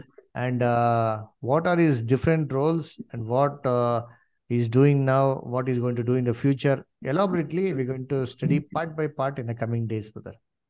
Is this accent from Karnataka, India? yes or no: yes; Bangalore, Karnataka, India; I am from Bangalore.